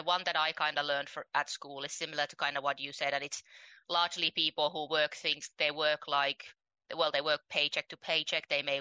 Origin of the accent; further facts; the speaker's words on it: Finland; So I grew up in Finland in a working class family.